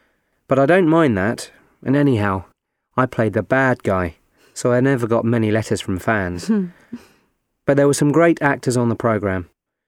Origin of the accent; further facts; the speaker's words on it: Liverpool, North West England, United Kingdom; also born or lived in London; I grew up in Liverpool, so it wasn't hard to find my way around the city.